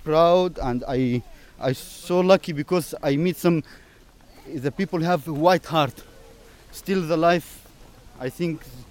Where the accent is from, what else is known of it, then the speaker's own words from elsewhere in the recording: Syria; English is a second language; moved away as an adult; I'm from Syria.